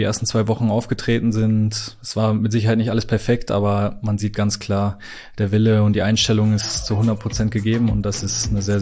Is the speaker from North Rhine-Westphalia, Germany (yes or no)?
yes; North Rhine-Westphalia, Germany; ich glaube, gerade als Ostwestfale, wo man jetzt nicht so viele Berge gewohnt ist in seinem Leben